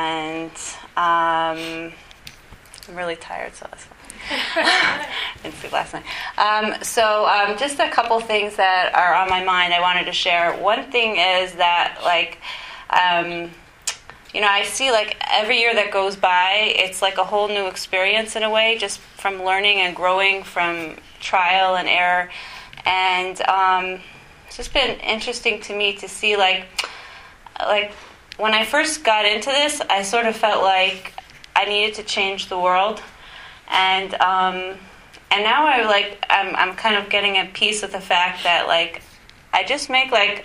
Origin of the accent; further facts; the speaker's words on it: Houston, Texas, United States; I'm from Houston.